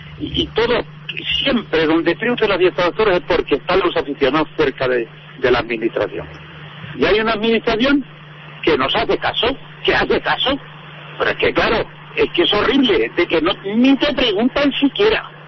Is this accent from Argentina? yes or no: no; Villaseca de la Sagra, Castilla-La Mancha, Spain; Villaseca de la Sagra, mi pueblo